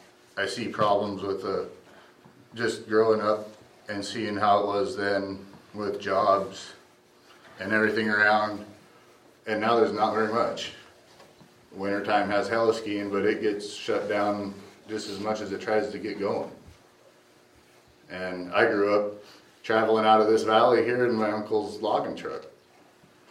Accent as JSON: {"language": "English", "town": "Haines", "region": "Alaska", "country": "United States", "tie": "born or raised there", "said": "I was born and raised here in Haines."}